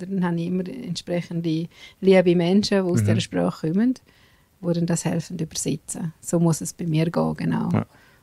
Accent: Graubünden, Switzerland; Und im Dezember gehen wir jetzt mal noch auf Graubünden, in meine alte Heimat.

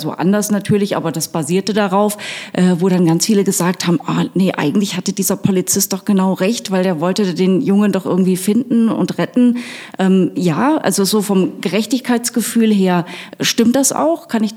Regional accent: Tann, Hesse, Germany; Ich komme ursprünglich aus der Rhön, also ein kleines Städtchen bei Fulda, Tann.

